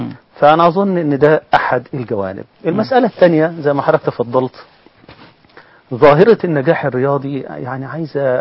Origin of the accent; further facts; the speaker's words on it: Egypt; كلنا كمصريين